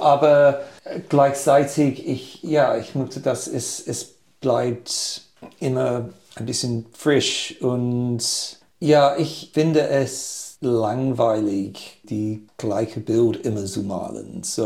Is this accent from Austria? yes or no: no; United Kingdom; German is a second language; Ich komme aus Großbritannien, so Anfang des Tages muss ich immer Tee trinken